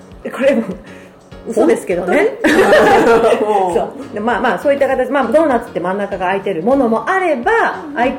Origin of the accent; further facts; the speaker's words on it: Gifu, Japan; 私岐阜県出身なんですけど、この まあ、故郷の岐阜県